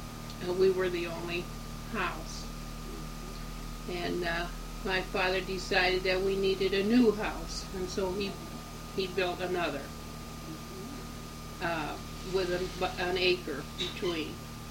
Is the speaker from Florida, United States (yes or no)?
no; Goodlettsville, Tennessee, United States; born there; now in Northville, United States; I was born in Goodlettsville, Tennessee. My mother and father were there vacationing at my grandmother's.